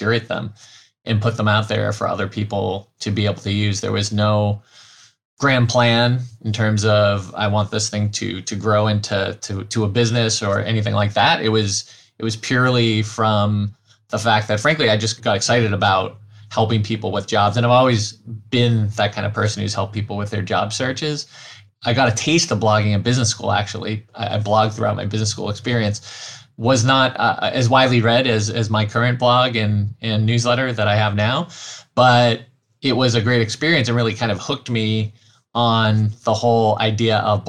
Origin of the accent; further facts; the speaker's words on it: Massachusetts, United States; I grew up in Massachusetts, Go Sox, really, had a very kind of typical middle-class upbringing there.